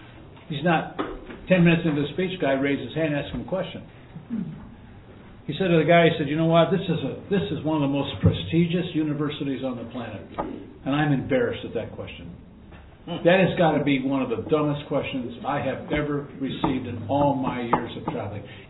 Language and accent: English; Toledo, Ohio, United States; I grew up with David in Toledo.